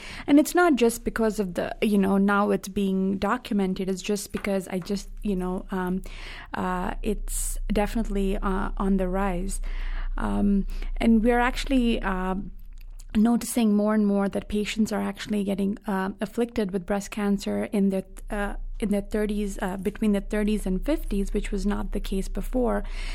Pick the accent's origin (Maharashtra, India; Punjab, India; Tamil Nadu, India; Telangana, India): Telangana, India; Hyderabad; moved away as an adult; And then I actually had moved back to India for a couple of years to work at a cancer center in my hometown, Hyderabad, which is one of the major cities in South India.